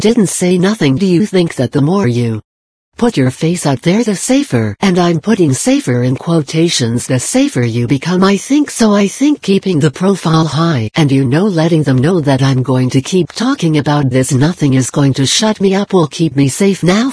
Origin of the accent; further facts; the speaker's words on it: Los Angeles, California, United States; Well, I grew up in Los Angeles. I've always known about sheriff's gangs growing up.